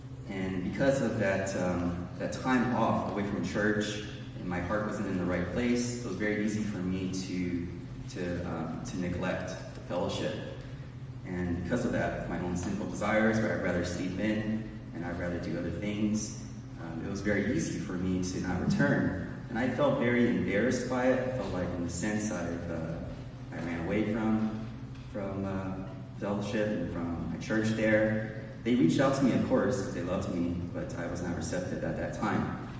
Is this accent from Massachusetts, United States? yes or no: no; San Francisco, California, United States; I'm originally from San Francisco, but it's been a huge blessing for us to be connected with this church body at Gold Country Baptist.